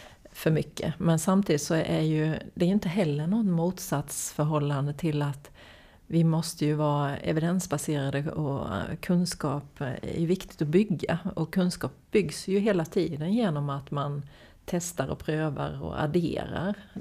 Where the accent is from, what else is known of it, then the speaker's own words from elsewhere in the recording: Småland, Sweden; now in Malmö, Sweden; jag kom från Småland, och då åkte man Malmö förbi och åkte till Köpenhamn